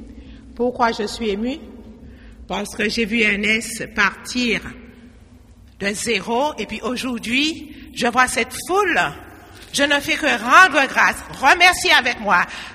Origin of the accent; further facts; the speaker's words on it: Le François, Martinique; Ernest est mon cousin. Voilà … comme Ernest.